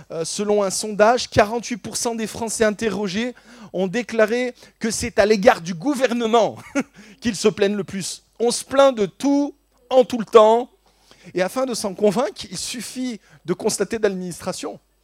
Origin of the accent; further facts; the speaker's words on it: France; Moi, je suis français, je dis mon avis, je râle.